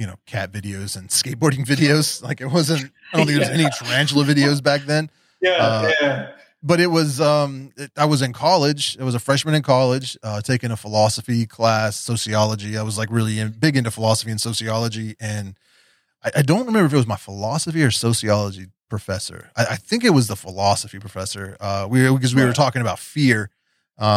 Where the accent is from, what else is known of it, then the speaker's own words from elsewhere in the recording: West Virginia, United States; also born or lived in Oklahoma City, United States; I was born here in West Virginia, and shortly after that, my family moved out to Oklahoma. They were living in Oklahoma City, and I was there for first few years of my life.